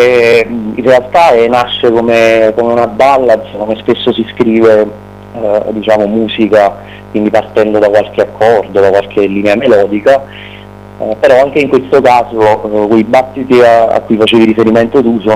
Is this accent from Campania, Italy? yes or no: yes; Benevento, Campania, Italy; Noi veniamo dalla Campania interna, siamo beneventani, anche se il gruppo è nato a Napoli